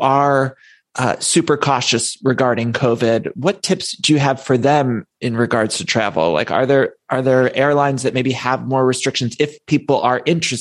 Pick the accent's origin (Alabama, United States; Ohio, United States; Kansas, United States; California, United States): Ohio, United States; Cleveland; And I'm from Cleveland.